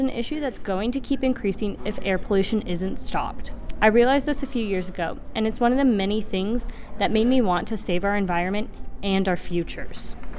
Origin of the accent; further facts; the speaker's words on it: Palmer, Alaska, United States; I'm 15 years old and I'm from Palmer. In the February of 2000, I was born, a month early.